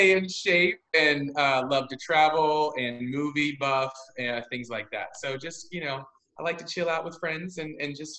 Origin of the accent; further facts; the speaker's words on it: Yuba City, California, United States; also born or lived in Kansas City, Kansas; I was born in the Midwest in good old land of Dorothy and Toto in Kansas City, Kansas. And we moved to California, Northern California, Yuba City, Marysville area